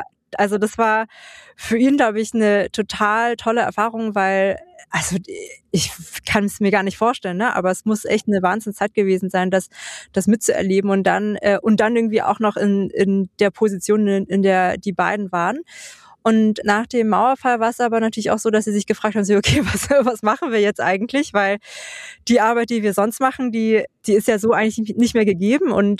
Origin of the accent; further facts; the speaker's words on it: Dresden, Saxony, Germany; also born or lived in Freital; bin ich dann 92 in Dresden zur Welt gekommen, als allererstes Kind von den beiden, von drei Kindern. Und wir sind damals, also ich glaube, mein erstes Lebensjahr habe ich in Freital verbracht. Später sind wir dann nach Dresden gezogen.